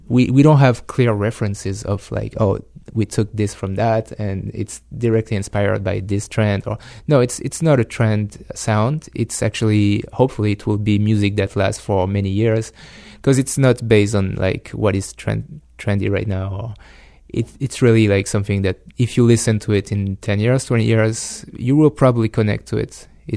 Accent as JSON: {"language": "English", "country": "France", "tie": "born or raised there", "second_language": "English", "lives_now": "Michigan, United States", "said": "it's funny because I find similarities with Michigan and my hometown. Yeah. Because it's not Paris, it's the province. So it's a small town."}